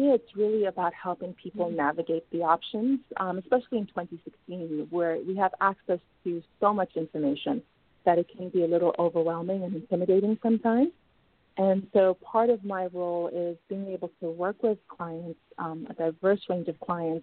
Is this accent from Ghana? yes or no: yes; Ghana; also born or lived in Zimbabwe / Kenya / Tanzania / Uganda; So we're originally from Ghana. I was raised, wherever we were, I was raised in Ghanaian culture.